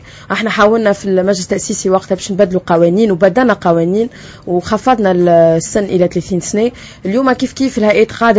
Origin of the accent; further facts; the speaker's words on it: Tunisia; أنا كتونسية